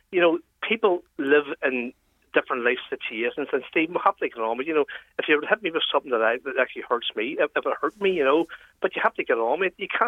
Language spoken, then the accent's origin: English; Ireland; We, as the Irish people from this country, understand what jokes are.